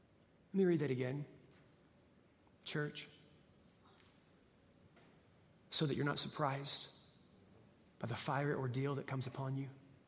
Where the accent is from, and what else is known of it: United States